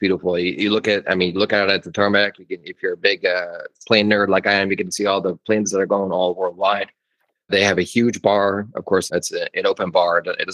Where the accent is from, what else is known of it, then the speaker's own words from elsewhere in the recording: Midwest, United States; I'm from the Midwest originally, so we go fly back to Chicago and Wisconsin